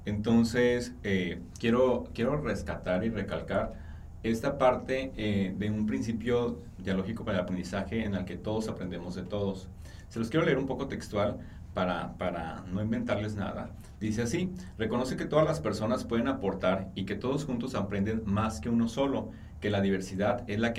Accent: Tepic, Nayarit, Mexico; Cuando llegué al estado de Jalisco, yo provengo de Tepic, Nayarit

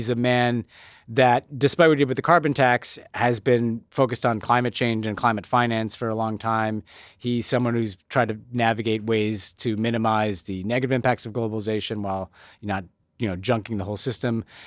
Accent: Canada; You saw it in kind of increasingly right-wing media ecosystem growing up in Canada.

